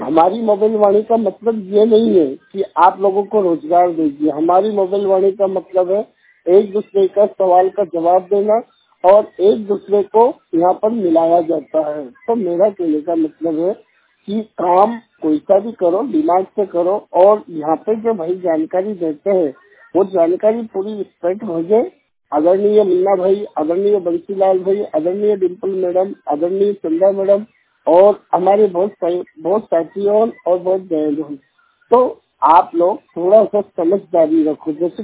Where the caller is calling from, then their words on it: Abad, Madhya Pradesh, India; जिला खरगोन से बात कर रहा हूँ। 100% मैं ब्लाइंड हूँ। मेरी कक्षा 12वीं तक कंप्लीट है और मेरा गांव जिला खरगोन, गांव का नाम आबाद।